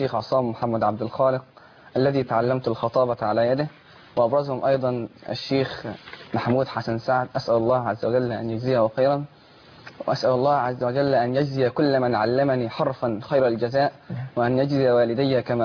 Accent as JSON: {"language": "Arabic", "town": "Mit El Ezz", "country": "Egypt", "tie": "born or raised there", "said": "كتاب قريتي ميت العز"}